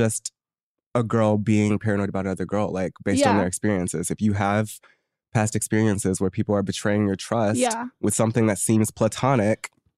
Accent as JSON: {"language": "English", "town": "Pine Bluff", "region": "Arkansas", "country": "United States", "tie": "born there", "said": "I was born in Pine Bluff."}